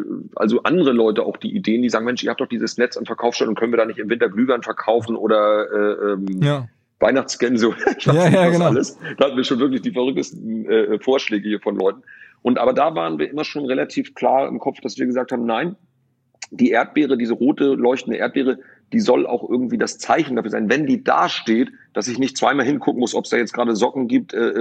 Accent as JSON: {"language": "German", "town": "Lübeck", "region": "Schleswig-Holstein", "country": "Germany", "tie": "born there", "said": "ich bin in Lübeck geboren"}